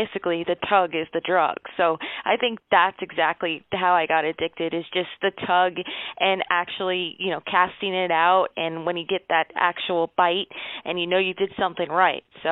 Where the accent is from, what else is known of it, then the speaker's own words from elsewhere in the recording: Miami, Florida, United States; I basically got started when I was growing up in Miami, and I was about the age of 3 when my dad started taking me fishing with him